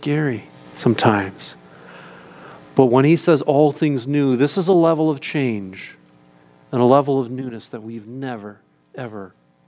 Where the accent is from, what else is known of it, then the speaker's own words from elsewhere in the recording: Detroit, Michigan, United States; I grew up in Detroit in the auto industry